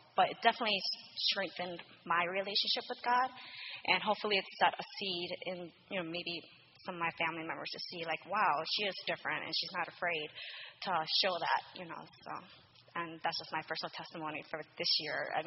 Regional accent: Wisconsin, United States; I'm from Wisconsin originally, and I had to go back up north for his funeral.

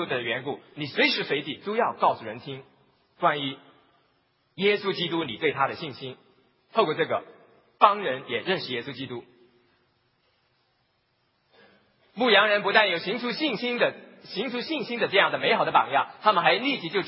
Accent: Hong Kong; 以前小的时候在香港的时候多么害怕在这个龙蛇混集的这个庙街当中

